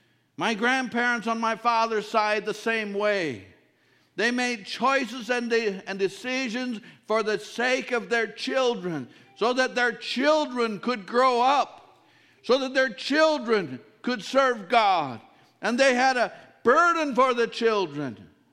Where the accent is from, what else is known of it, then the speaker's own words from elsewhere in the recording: Sugar Creek, United States; I grew up down in Sugar Creek.